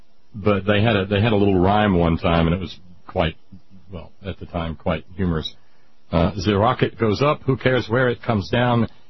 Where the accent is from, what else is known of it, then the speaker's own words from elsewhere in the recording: Alabama, United States; accent: Alabama; I think I've largely lost my Alabama accent. It's mostly a hillbilly accent now.